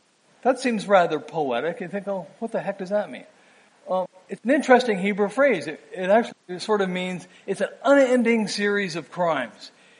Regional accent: Canada; accent: Canadian; It's sort of like you listening to my Canadian accent or something.

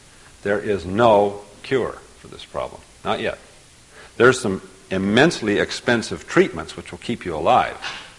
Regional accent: Canada; Here I am from Canada, we're metric.

